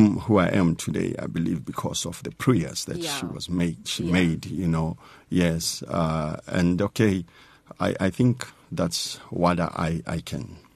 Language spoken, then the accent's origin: English; Krugersdorp, Gauteng, South Africa; And yes, I was born and raised in South Africa, in Masibiza